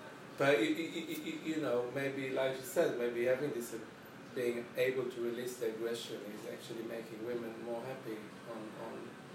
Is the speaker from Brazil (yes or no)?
no; Israel; I grew up in Israel where women go to the army and become soldiers